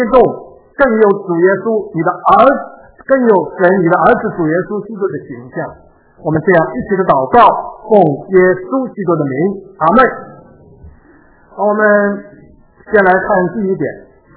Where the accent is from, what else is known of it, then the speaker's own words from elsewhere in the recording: China; now in United States; 我们今天我们从中国来到美国